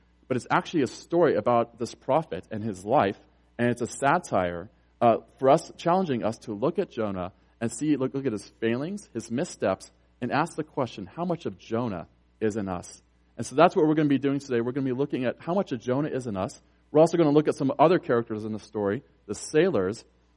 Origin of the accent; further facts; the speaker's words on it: Colorado, United States; I love the American West. I grew up in Colorado.